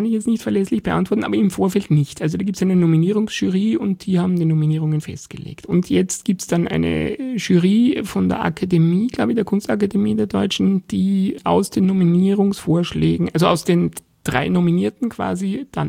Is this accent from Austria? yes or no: yes; Styria, Austria; dass es mich unglaublich an die Steiermark erinnert, an meine Heimat.